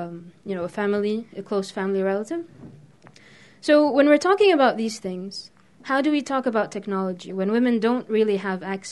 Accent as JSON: {"language": "English", "town": "Beirut", "region": "Beirut Governorate", "country": "Lebanon", "said": "I'm from Beirut, Lebanon, which is in the Middle East."}